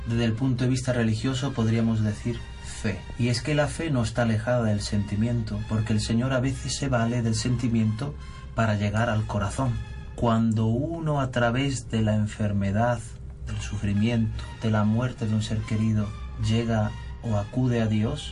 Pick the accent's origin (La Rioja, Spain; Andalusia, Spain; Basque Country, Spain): Andalusia, Spain; Ronda; en concreto en mi tierra, ¿no?, ya que soy de, como has dicho tú, de Ronda